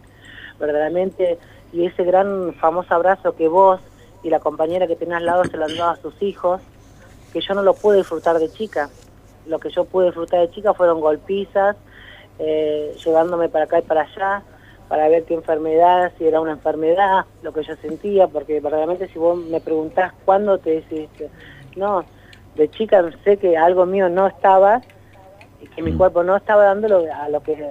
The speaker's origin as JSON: {"language": "Spanish", "region": "Neuquén", "country": "Argentina", "tie": "born or raised there", "said": "Yo soy nacida y criada en Nonquén, soy una nonquina, tengo 36 años"}